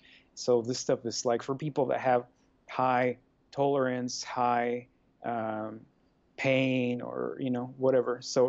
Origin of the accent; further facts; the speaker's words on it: Mexico; I mean, I am from Mexico, so I understand.